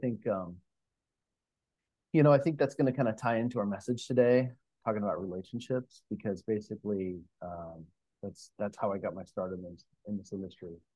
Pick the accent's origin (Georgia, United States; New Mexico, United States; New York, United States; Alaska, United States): Alaska, United States; born there; moved away; also born or lived in Seattle, Washington, United States; I was born in Northern Alaska, and I come from a family of, you know, a lot of smart folks